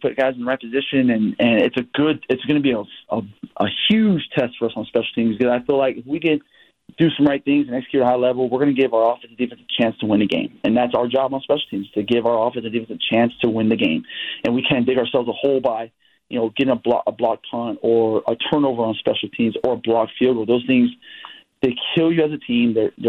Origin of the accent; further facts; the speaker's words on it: Texas, United States; also born or lived in California / Arizona; and again, Meg, I'm from Texas. I was in California before this. I was in Arizona.